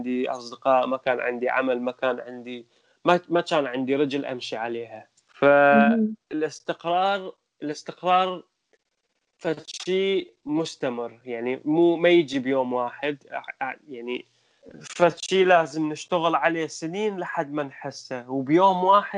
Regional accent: Iraq; moved away as an adult; now in Canada; أعطيتهم هواية أسباب إنه أنا من العراق وأكل يعني أكو يعني ماكو استقرار بالعراق وماكو أمان

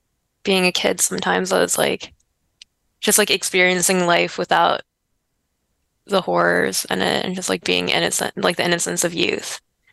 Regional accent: Montreal, Quebec, Canada; So I grew up in Montreal

